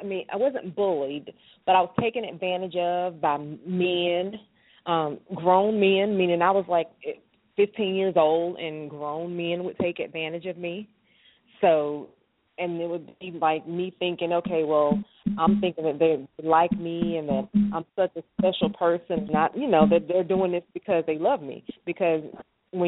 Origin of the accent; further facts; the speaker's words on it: Durham, North Carolina, United States; also born or lived in Raleigh; Okay, well, I am from Durham, North Carolina, which they call the Bull City. I was actually born in Raleigh but raised here in Durham.